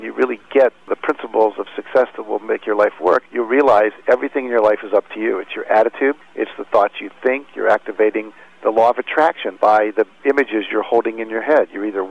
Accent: West Virginia, United States; I mean, I grew up in West Virginia. It was the 48th state when there only were 48 states in terms of its education system.

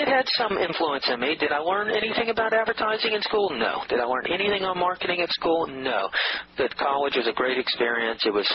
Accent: Atlanta, Georgia, United States; Well, I grew up in Atlanta, Georgia. I went to nursery school and grade school and high school, and I went to college.

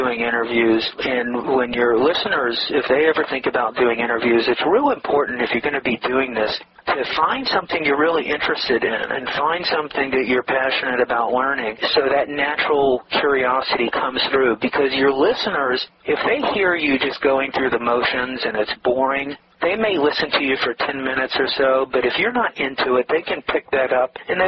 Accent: Atlanta, Georgia, United States; I graduated high school in Atlanta, Georgia. I grew up in Atlanta, Georgia.

